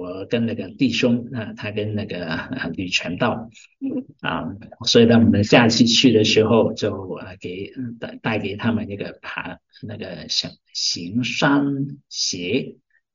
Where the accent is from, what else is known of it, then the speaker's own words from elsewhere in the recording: Hong Kong; 不是好像我们从香港来从中国来的